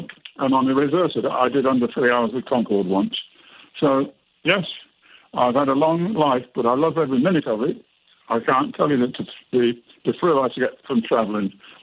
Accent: England, United Kingdom; I was born in World War II underneath fire shooting down Messerschmitts, and I made my first flight in 1953 in the Tiger Moth

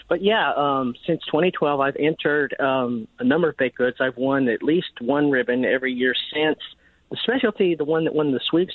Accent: South Carolina, United States; I was surprised that my home state of South Carolina didn't rank higher.

